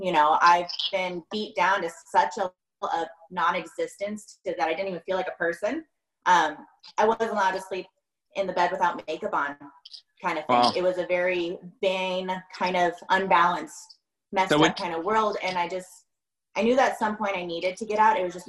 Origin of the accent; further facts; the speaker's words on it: Mesa, Arizona, United States; So yeah, I'm born and raised in Arizona. And I born in Mesa. I now currently reside in Gilbert.